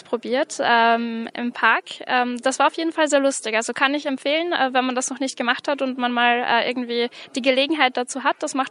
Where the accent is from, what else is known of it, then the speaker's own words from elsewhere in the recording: Austria; ich komme eigentlich aus Österreich